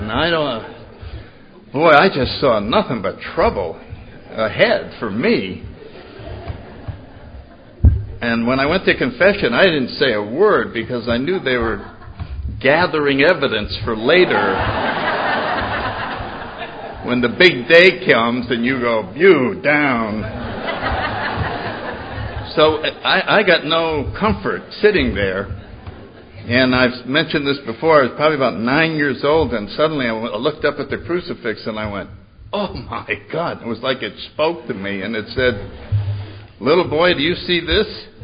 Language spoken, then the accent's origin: English; New Haven, Connecticut, United States; Anyway, I grew up in New Haven, Connecticut. I was born in 1931.